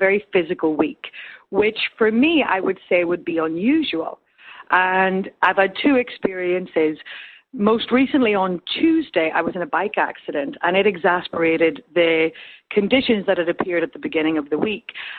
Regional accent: Northern Ireland, United Kingdom; I'm from Northern Ireland

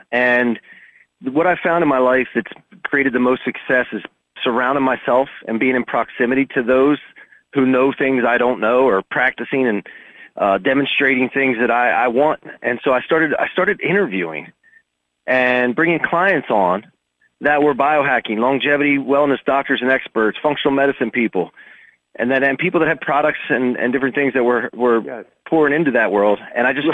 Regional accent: Philadelphia, Pennsylvania, United States; now in Ocean City, United States; I grew up outside of Philly.

